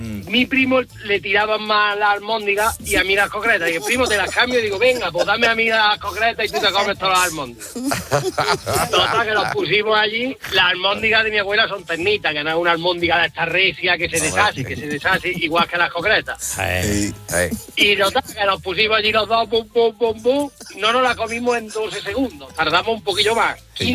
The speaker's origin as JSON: {"language": "Spanish", "town": "Córdoba", "region": "Andalusia", "country": "Spain", "said": "Soy cordobés."}